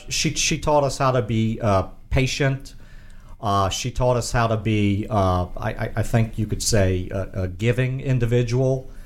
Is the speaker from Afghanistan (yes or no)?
no; Upper Marlboro, Maryland, United States; I grew up in District Heights and finally Upper Marlboro, Maryland, in Prince George's County in Maryland.